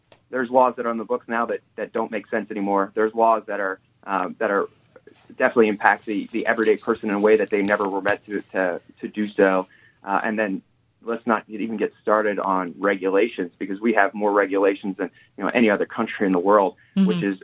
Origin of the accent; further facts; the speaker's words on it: New Jersey, United States; born there; also born or lived in West Virginia; You know, I was born in New Jersey. I lived in West Virginia. I was in the Army for a long time and moved all over the place.